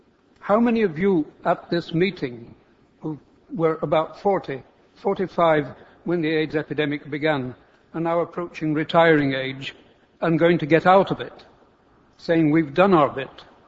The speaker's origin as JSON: {"language": "English", "country": "Zambia", "said": "I'm from Zambia. I've been teaching in the medical school there since it opened"}